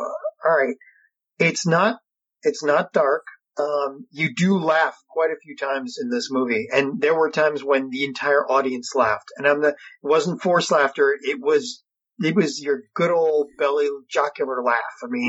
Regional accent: Philadelphia, Pennsylvania, United States; we're both from Philly.

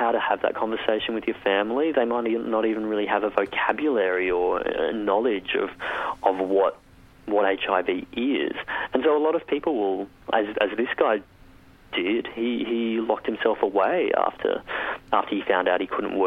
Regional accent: Australia; as an Australian coming into different countries

